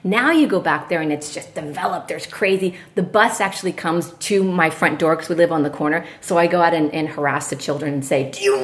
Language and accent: English; Louisville, Kentucky, United States; But I'm from Louisville.